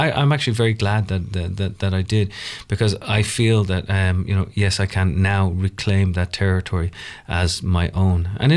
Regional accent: Ireland; now in New York, United States; I'm from Ireland originally

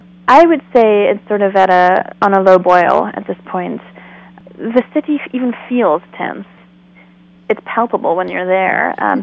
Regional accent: South Africa; now in United States; I'm South African originally, as I write in Loyal to the Sky. I grew up in South Africa, and we immigrated to the States in 1988.

